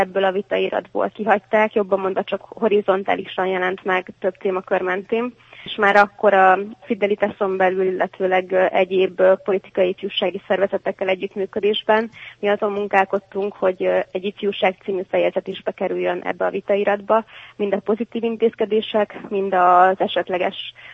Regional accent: Hungary; Én Észak-Kelet-Magyarországról származom

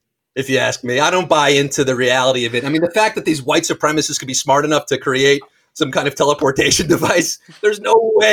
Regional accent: New York, United States; but as an American, I grew up New York State.

